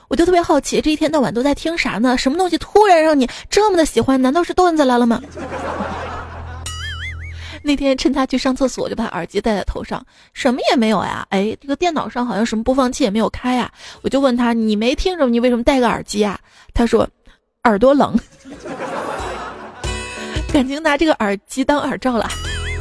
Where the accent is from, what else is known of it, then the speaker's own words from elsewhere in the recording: Xi'an, Shaanxi, China; 像我的家乡西安啊，下雪之后吧，就像群里发的红包一样，抬头一看挺大的